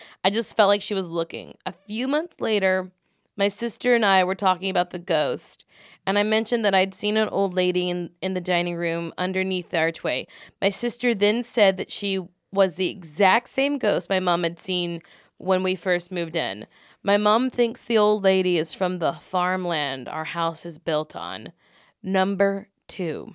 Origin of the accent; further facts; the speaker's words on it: Australia; I'm from Australia, so you'll have to do an accent.